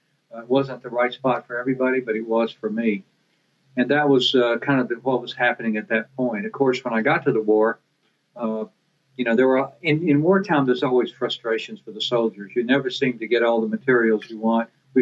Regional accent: Dahlonega, Georgia, United States; I grew up very near Dahlonega. So I have many friends there

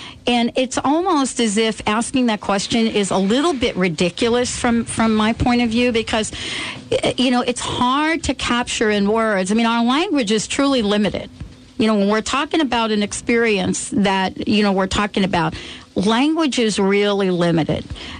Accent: Bronx, New York, United States; I grew up in the Bronx, just in case you're wondering

